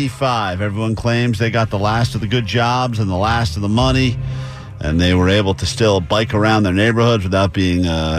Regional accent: East Coast, United States; Growing up on the East Coast, I remember hearing a telltale of the Valley Girl speech.

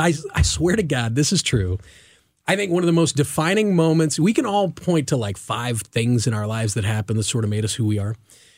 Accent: St. Joseph, Missouri, United States; I grew up in St. Joseph, Missouri, little town about 40, 45 minutes north of Kansas City. Good, 60, 65,000 people, but small enough that it felt safe.

